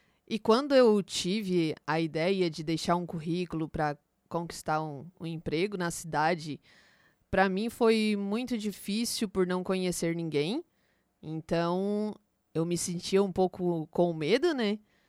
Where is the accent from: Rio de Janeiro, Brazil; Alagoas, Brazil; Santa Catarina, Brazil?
Santa Catarina, Brazil; Criciúma; now in Turvo, Brazil; tem 33 anos, sou natural de Criciúma, estou no Turvo fazem 9 anos, sempre morei em Criciúma, minha família toda é de lá.